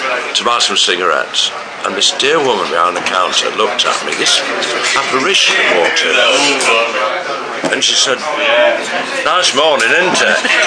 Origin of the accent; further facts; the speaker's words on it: Leeds, Yorkshire and the Humber, United Kingdom; I was in my hometown